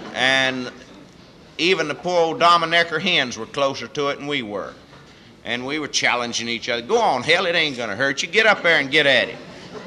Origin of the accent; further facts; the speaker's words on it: Austin, Texas, United States; which was 3.5 more than I was raised with out in South Austin